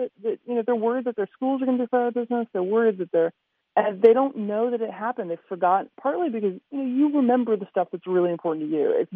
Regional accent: New York, United States; now in Washington, United States; I was raised on the Upper West Side of New York, and I live in Washington D.C., which is a pretty secular place.

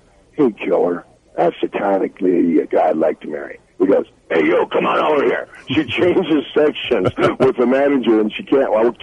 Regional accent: Scotland, United Kingdom; Yeah, I'm a country bumpkin. I'm from Scotland.

